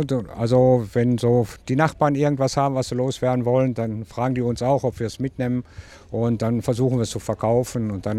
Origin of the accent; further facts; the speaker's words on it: Bochum, North Rhine-Westphalia, Germany; wir kommen aus Bochum.